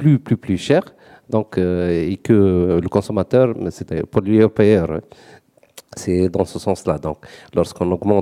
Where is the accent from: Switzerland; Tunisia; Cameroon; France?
Tunisia; Bon, je suis neutre ici, donc je suis tunisien